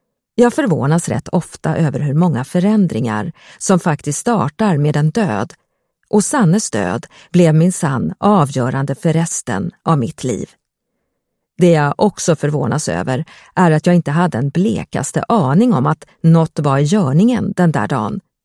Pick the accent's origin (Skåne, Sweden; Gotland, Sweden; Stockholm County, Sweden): Stockholm County, Sweden; Stockholm; Hur kan då jag, en vanlig kvinna född och uppvuxen i Stockholm, hävda att jag skulle vara besläktad med en asynja?